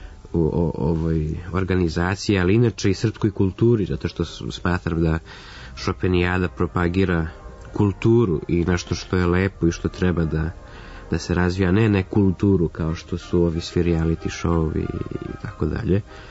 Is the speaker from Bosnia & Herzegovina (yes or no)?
no; Belgrade, Serbia; also born or lived in Israel; Ja sam 22-godišnji pijanista, poreklom iz Beograda.